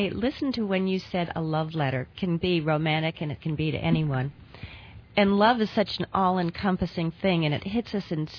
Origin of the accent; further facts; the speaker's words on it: West Hartford, Connecticut, United States; when I was growing up in West Hartford, Connecticut many years ago.